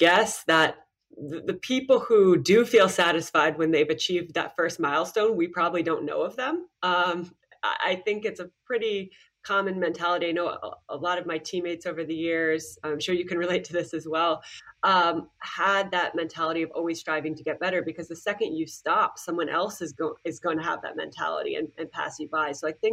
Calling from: New Jersey, United States; I am in New Jersey in the US, if you can't tell by my accent.

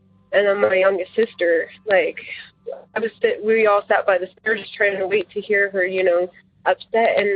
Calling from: Colorado, United States; I am calling from Colorado, and I just wanted to share my story.

